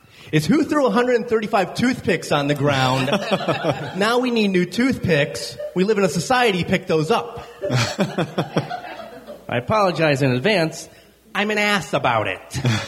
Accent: Akron, Ohio, United States; I'm from Akron, Ohio, originally. Rubber capital of the nation.

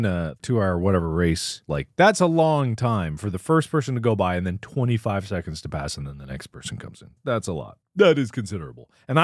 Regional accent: Cincinnati, Ohio, United States; By this because I grew up in Cincinnati, right?

